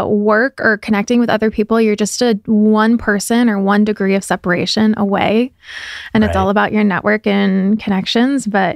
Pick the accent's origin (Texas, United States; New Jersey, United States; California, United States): California, United States; I grew up in the Bay Area.